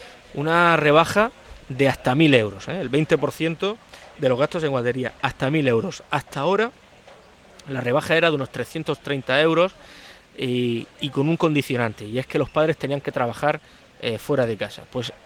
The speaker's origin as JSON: {"language": "Spanish", "country": "Spain", "said": "que aquellos que lo cumplimos y que estamos orgullosos de ser españoles, como los murcianos."}